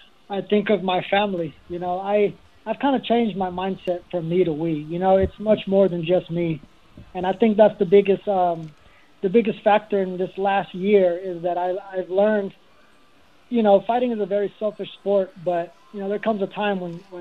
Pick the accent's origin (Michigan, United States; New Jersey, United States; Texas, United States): Texas, United States; Greenville; I'm from Texas. I mean, it's kind of like, you know, the town that I'm from. I'm from Greenville, Texas. It's a little hole in the wall. You blink and you miss it.